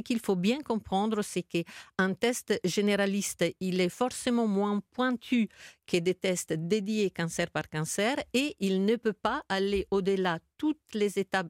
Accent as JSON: {"language": "French", "country": "Italy", "lives_now": "France", "said": "je suis italienne d'origine, que la France m'a donnée"}